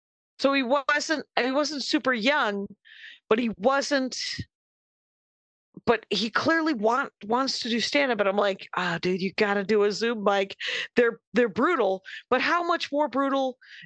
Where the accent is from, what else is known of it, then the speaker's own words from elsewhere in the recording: Canada; I'm a Canadian comic.